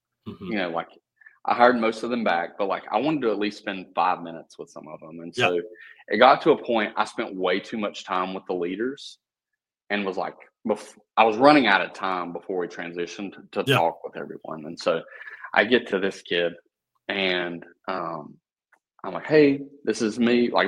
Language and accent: English; the South, United States; I'm in the Midwest. So it's like the Missouri's in the Midwest. And mm-hmm. for those who don't know, like I grew up in the South.